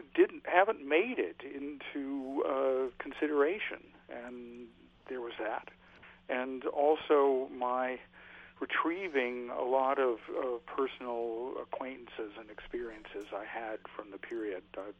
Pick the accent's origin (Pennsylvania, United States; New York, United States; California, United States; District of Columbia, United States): California, United States; I did most of my growing up in California.